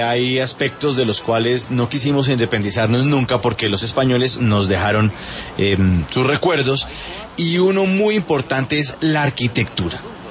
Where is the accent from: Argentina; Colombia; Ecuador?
Colombia